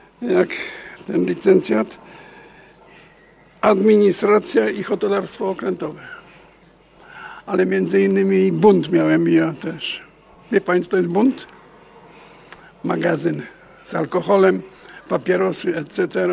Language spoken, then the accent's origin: Polish; Gdynia, Pomeranian Voivodeship, Poland; Tak, jestem. Urodziłem się w tym mieście.